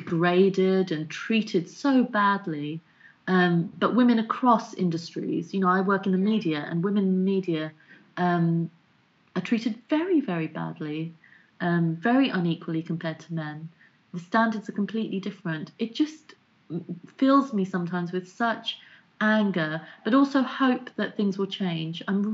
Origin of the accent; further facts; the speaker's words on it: London, United Kingdom; I grew up in Southeast London, which is a very racist part of the world in the 80s and 90s.